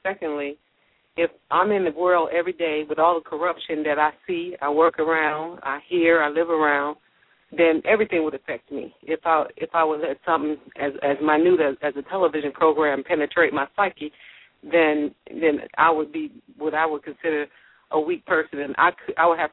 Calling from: Corona, California, United States; I'm calling from the beautiful city of Corona.

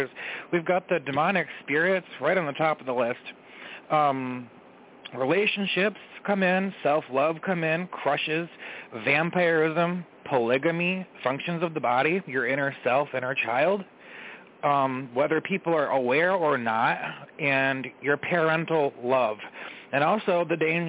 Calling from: New York, United States; I'm calling from New York.

